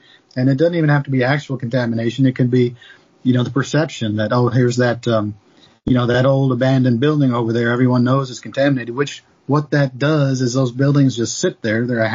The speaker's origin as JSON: {"language": "English", "region": "Kansas", "country": "United States", "tie": "born or raised there", "moved": "as an adult", "said": "I grew up in Kansas, so I've seen it before, but I've been here 40 years, so it's different"}